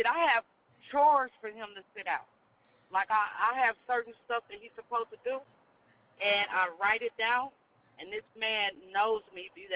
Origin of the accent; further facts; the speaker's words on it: Dallas, Texas, United States; I'm from Dallas so far, so good.